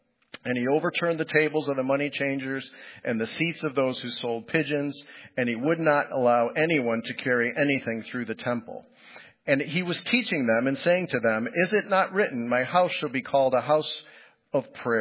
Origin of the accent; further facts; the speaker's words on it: Toledo, Ohio, United States; My house growing up in Crossgates in South Toledo